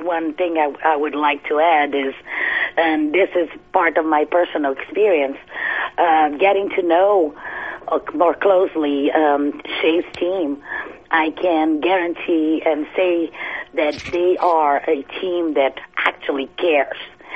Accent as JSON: {"language": "English", "country": "Brazil", "said": "I am from another country. I'm from Brazil."}